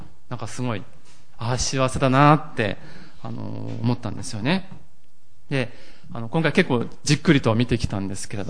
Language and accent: Japanese; Murayama, Yamagata, Japan; 私の実家が山形の村山というところにありまして、今母が一人でそこに暮らしております。